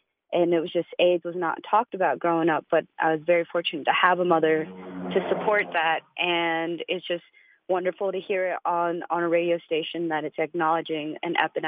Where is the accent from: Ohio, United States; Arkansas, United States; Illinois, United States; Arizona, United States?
Arizona, United States; Kianta; I am from Kianta, Arizona, on the Navajo Reservation, and I went to school in Durango at Fort Lewis College